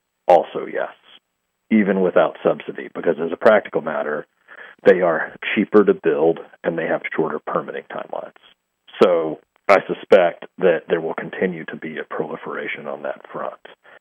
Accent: Texas, United States; I'm a Texan, and yes, I'm, I guess, an SEC fan.

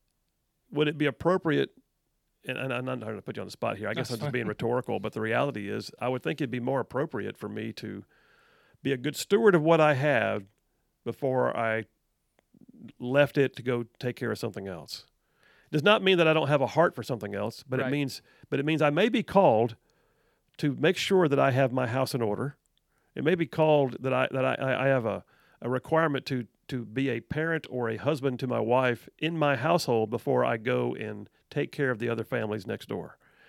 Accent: United States; I'm an American. God redeemed me, but he also had me born here for some reason.

